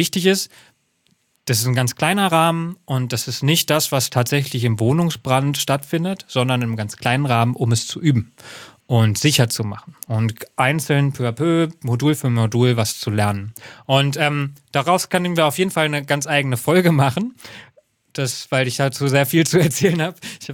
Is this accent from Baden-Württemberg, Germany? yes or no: no; Hesse, Germany; ich komme aus Hessen